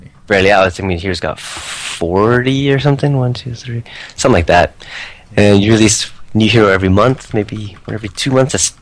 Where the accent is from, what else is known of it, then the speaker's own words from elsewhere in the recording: United States; I'm American.